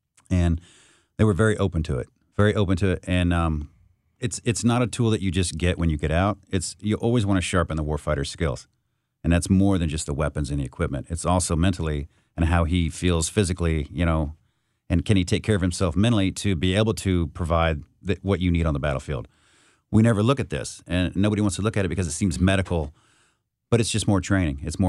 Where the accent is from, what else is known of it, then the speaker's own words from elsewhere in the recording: Indiana, United States; I'm a Hoosier.